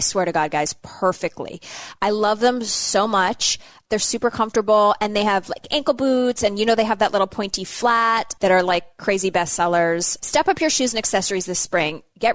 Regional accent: Sherwood Park, Alberta, Canada; I'm from Sherwood Park, which is like the Leduc, another version of Leduc

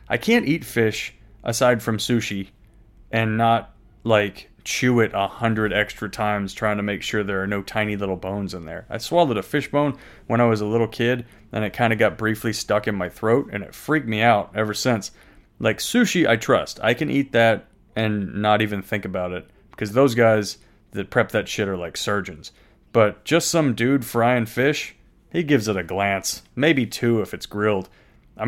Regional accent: United States; I'm going to wear it because I am an American. And I'm proud to be.

